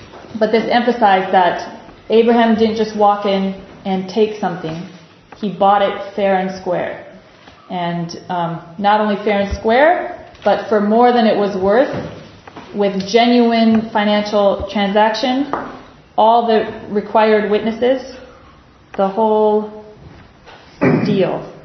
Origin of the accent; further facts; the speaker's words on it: United States; I'm from America, and so we've just had elections